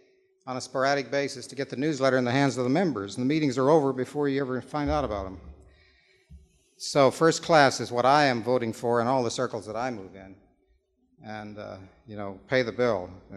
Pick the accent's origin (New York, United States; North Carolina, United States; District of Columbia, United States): District of Columbia, United States; Washington; I'm from Washington, D.C.